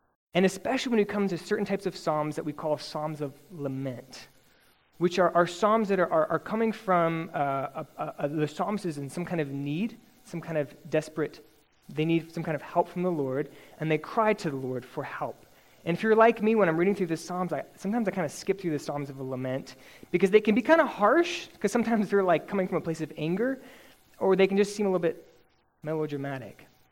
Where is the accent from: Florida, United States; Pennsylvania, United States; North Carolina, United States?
Pennsylvania, United States; So when I was a junior in high school, I grew up in Pennsylvania